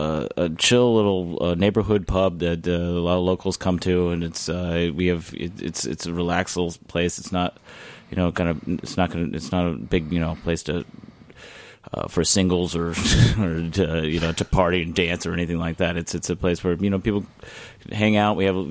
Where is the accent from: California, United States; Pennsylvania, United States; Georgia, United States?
California, United States; Oakland; I'm from Oakland